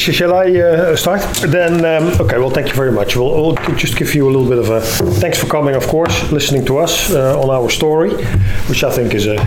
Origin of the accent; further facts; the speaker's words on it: Netherlands; when I was a boy and I grew up in the Netherlands